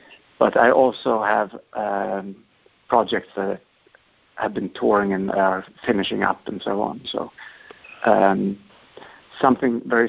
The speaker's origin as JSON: {"language": "English", "town": "Stockholm", "region": "Stockholm County", "country": "Sweden", "tie": "born or raised there", "said": "I'm from Stockholm myself, born and bred"}